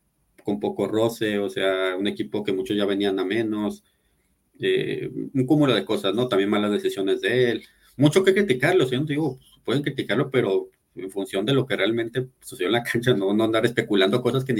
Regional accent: Mexico; y eso no me hace menos mexicano

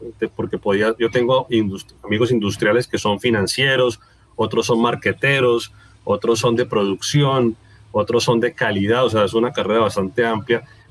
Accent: Cúcuta, Norte de Santander, Colombia; Como te digo, estoy en Cúcuta y soy cucuteño. Crecí acá, salí del colegio acá.

